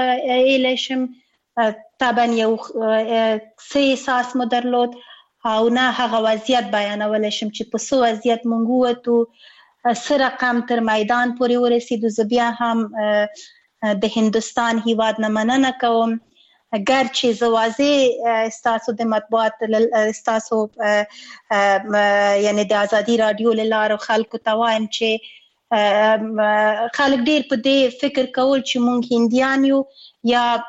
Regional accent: Afghanistan; مونږ د افغانستان یو واقعیت یو او خپل هیواد نه اسکله تیر نه یو، او زمونږ خپل هیواد زمونږ اصلي هیواد ده

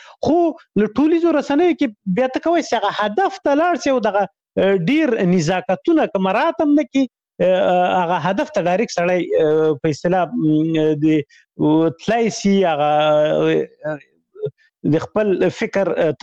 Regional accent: Khyber Pakhtunkhwa, Pakistan; ما ماشومتوب په شمشتو کې تیر کړی، شمشتو مهاجرینو کمپوس

